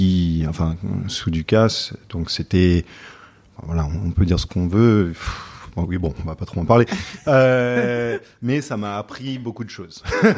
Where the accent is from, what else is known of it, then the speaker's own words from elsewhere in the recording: France; also born or lived in United States / London; Donc moi, je suis né aux États-Unis, mais après, j'ai grandi entre Paris et Londres. Mais j'ai fait un bac français. Et puis après, je suis allé à l'université aux États-Unis. Donc, je suis moitié américain, moitié français.